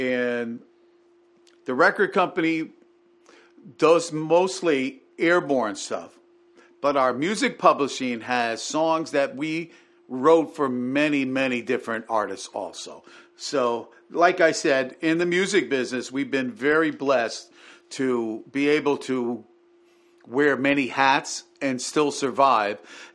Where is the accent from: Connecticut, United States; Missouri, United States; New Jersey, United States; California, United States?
Connecticut, United States; New Haven; Growing up in New Haven, you get all that. You get blues. You get rock and roll. You get Latin music.